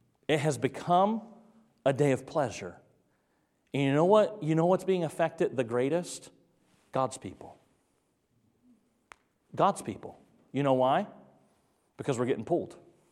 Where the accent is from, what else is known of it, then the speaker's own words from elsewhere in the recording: North Carolina, United States; I'm 45 years old, but when I grew up in North Carolina, there were no sports on Sunday as young people that you could participate in.